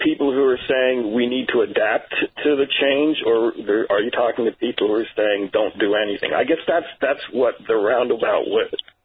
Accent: New Jersey, United States; also born or lived in Canada; Spent my entire life growing up in New Jersey, even though I was born in Canada.

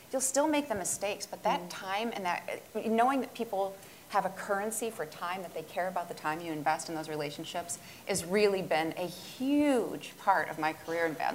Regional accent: New York, United States; When I'm a small town girl, okay? I grew up in Western New York. I came from a place where we get the first day of deer season off of school.

